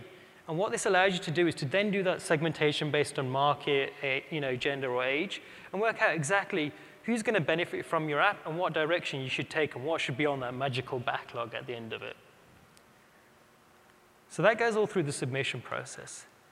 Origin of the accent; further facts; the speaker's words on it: United Kingdom; I'm British, so T for two kind of works quite nicely.